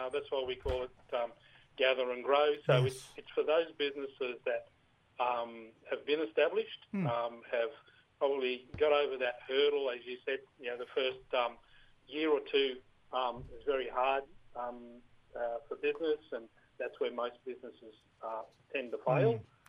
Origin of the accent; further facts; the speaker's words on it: Moree, New South Wales, Australia; now in New South Wales North Coast, Australia; But I'm a Gamilaroi man from Western New South Wales, Moree.